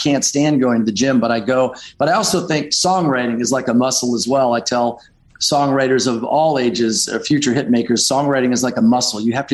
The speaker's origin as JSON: {"language": "English", "town": "Detroit", "region": "Michigan", "country": "United States", "tie": "born or raised there", "moved": "yes", "lives_now": "Los Angeles, United States", "said": "I grew up in Detroit. I loved watching MTV. I wanted to crawl inside the TV. So I moved out to Los Angeles"}